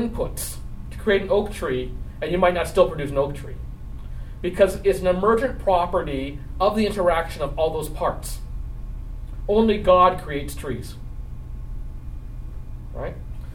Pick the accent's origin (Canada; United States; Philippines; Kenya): Canada; I hate to say as a Canadian, sometimes understanding American politics